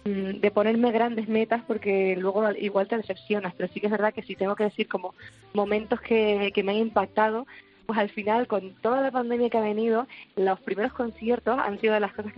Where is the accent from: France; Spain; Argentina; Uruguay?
Spain; Canary Islands; vengo de las Islas Canarias, de una isla de las menores, La Palma.